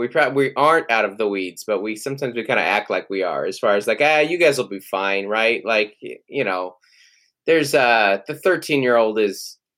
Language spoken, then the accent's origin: English; Seattle, Washington, United States; now in San Diego, United States; So I'm from Seattle. Seattle is where I'm from and born and raised, and kind of consider myself a little more of a Seattleite than a San Diegan, even though we've been here for almost 10 years.